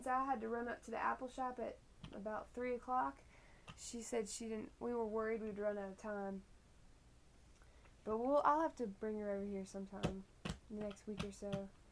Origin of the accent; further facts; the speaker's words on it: Lexington, Kentucky, United States; now in Tennessee, United States; And so I grew up in Lexington, and then I went to school in Tennessee. Then I came up to Whitesburg to live and work up here for a while, and now I moved back to Tennessee to go to more school.